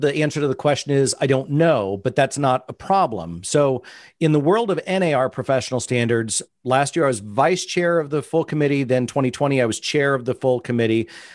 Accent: Illinois, United States; I'm from the cornfields of Central Illinois. I'm not from Chicago. I'm 130 miles away.

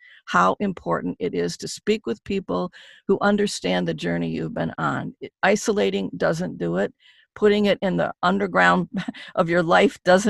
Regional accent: Detroit, Michigan, United States; moved away; I had to leave Detroit, which I hated to do because it's my hometown.

